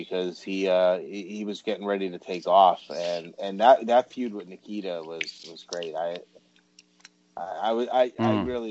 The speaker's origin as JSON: {"language": "English", "region": "Florida", "country": "United States", "tie": "born or raised there", "said": "I grew up in Florida, so that's what we watched."}